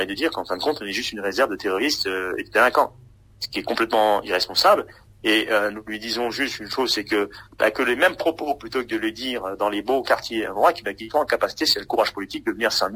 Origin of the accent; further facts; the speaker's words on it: France; born there; Moi, je suis français … je suis né en France, je suis marié. Ma femme est tunisienne, mes enfants sont métissés, moi je suis d'origine, mes parents sont d'origine malienne